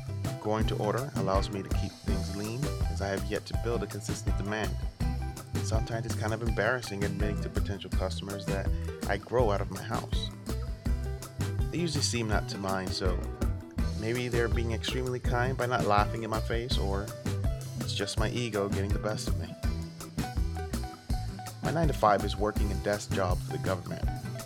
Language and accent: English; Miami, Florida, United States; As a teenager, I grew up in the Redlands, a rural portion of Miami, basically on the fringe of the Everglades.